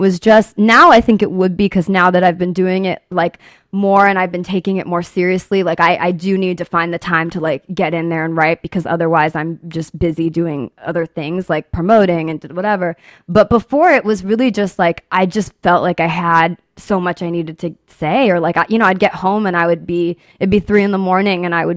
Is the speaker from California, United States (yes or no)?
yes; San Diego, California, United States; talking about horses and hats and country, you know, because I'm from San Diego.